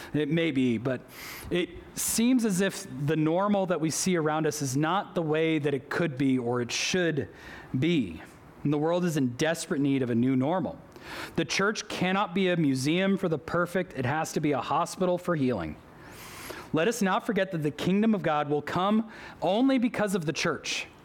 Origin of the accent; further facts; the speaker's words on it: Boston, Massachusetts, United States; I was a kid growing up in Boston, and my mom wanted to get me some culture.